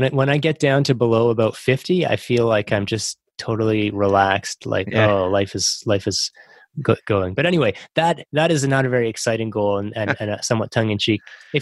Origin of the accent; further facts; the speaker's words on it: Canada; growing up in Canada, I guess it's always been part of my sort of, you know, national psyche.